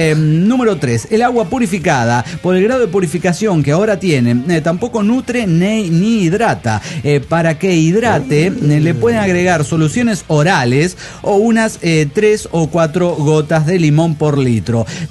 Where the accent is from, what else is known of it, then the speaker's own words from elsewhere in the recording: Saltillo, Coahuila, Mexico; En Saltillo, Coahuila estoy, señoras y señores de la nave. ¿Cómo les va? Yo aquí con la novedad que regresé al calor del norte de México.